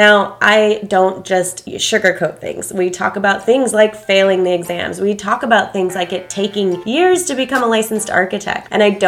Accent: San Diego, California, United States; If you want to just know a little bit more about me, I grew up here in San Diego.

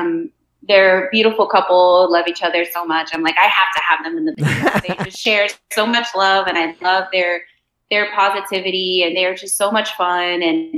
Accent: Homestead, Florida, United States; I know south of in Homestead, we all listen to country music. It's a very agricultural area where I was raised in the South, and there was a lot of country music.

